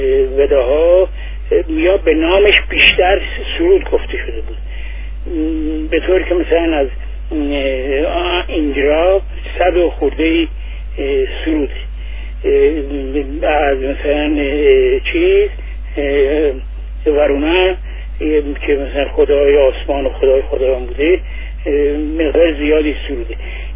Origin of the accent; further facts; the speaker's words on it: Iran; moved away; چون از ایران که رفتم بیرون، اومدم بیرون از همون موقع 27 اومدم بیرون